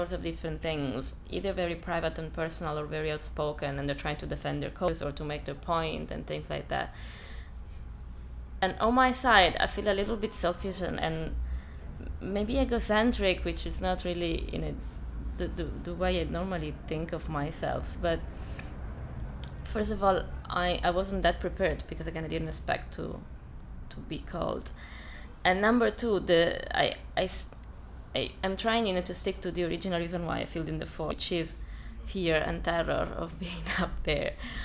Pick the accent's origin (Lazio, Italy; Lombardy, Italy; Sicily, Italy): Sicily, Italy; Catania; moved away as an adult; now in England; I was born in Catania, Sicily, on the 14th of June, 1973. That's actually where I come from. I moved to England back in August, 98.